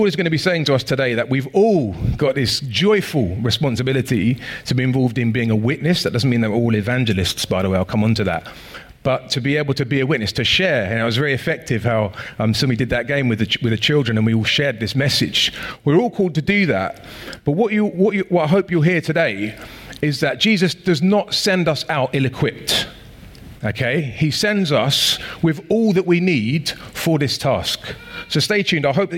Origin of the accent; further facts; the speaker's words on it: Norbury, London, United Kingdom; I grew up in Norbury, not too far from here, on a really, really long road called Green Lane, which starts on kind of Parchmore Road in Thornton Heath, and it goes all the way through to the bottom of London Road in Streatham.